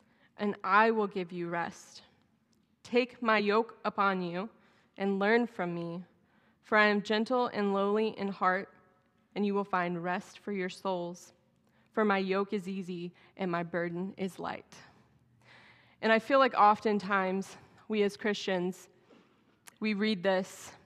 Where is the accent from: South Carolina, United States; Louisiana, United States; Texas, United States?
Texas, United States; That was pretty common in where we grew up in Texas, was to have a mule.